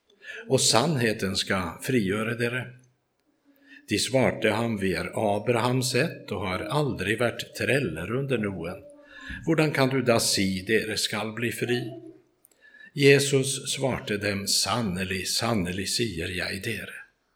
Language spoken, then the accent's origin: Swedish; Norrland, Sweden; Jag växte upp i Nordsverige i ett konditori och en uteservering med springbrunnar och svaner och fasaner och you name it.